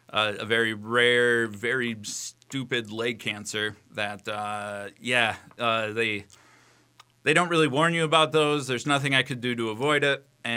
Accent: Minnesota, United States; But with that, since we grew up in Minnesota, we also got to eat a lot of healthy, nutritious food because of different school programs.

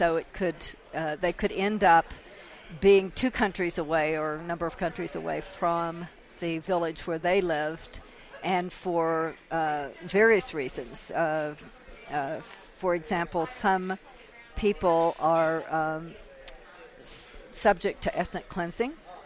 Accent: Washington, District of Columbia, United States; now in Santa Fe, United States; I come from Washington, D.C. before I moved to Santa Fe. That's where I lived

